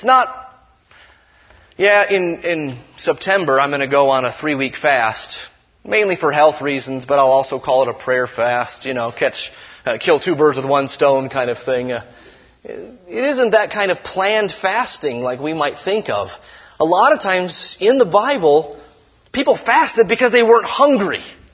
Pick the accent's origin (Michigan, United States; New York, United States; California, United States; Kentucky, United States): Michigan, United States; Detroit; that's where I grew up, man. That's my hometown. You know, I hear every now and then reports of Detroit getting worse. I kind of go, kind of get bummed. You know, I'm a Detroit guy, proud of Motown, Motor City